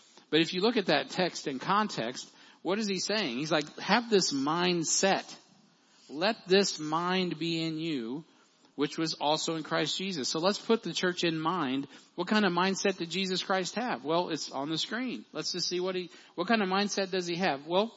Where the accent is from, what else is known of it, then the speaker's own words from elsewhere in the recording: United States; You're like, well, I'm an American. Well, I am too.